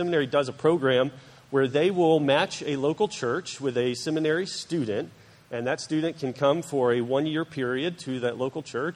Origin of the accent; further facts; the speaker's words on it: Texas, United States; He's a fellow Texan. I'm a Texan. So yes, gotta love the fellow Texan.